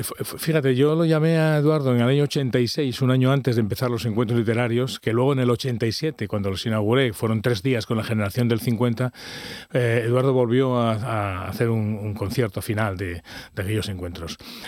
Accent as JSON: {"language": "Spanish", "town": "Langreo", "region": "Asturias", "country": "Spain", "tie": "born or raised there", "also_born_or_lived": "Gijón", "said": "Porque para un asturiano fuera de Madrid, Asturias es lo mejor y lo completo, ¿no? Yo también me crié en Langreo."}